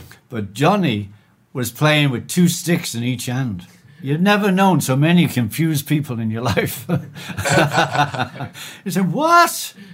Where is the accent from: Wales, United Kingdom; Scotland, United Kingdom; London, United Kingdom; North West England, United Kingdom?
North West England, United Kingdom; Liverpool; We're from Liverpool.